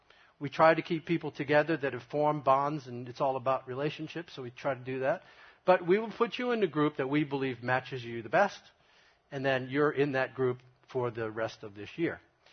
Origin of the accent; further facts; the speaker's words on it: Brooklyn, New York, United States; number one, I come from Brooklyn, that's where he's from.